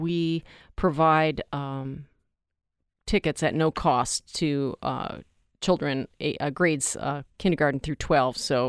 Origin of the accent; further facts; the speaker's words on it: Oregon, United States; I grew up in Portland, in Oregon, Southern Oregon, and this quartet came from Portland, the big city.